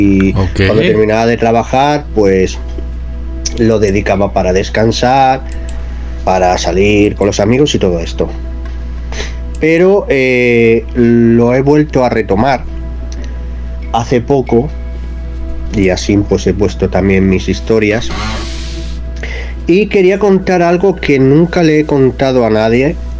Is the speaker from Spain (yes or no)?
yes; Spain; yo soy de España.